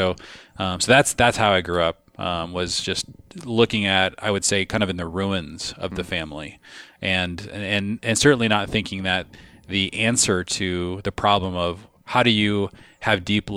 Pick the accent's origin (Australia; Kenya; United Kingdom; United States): United States; Pacific Northwest; growing up in the Northwest, just kind of while grunge was sort of coming out of Seattle and just a lot of things were being deconstructed.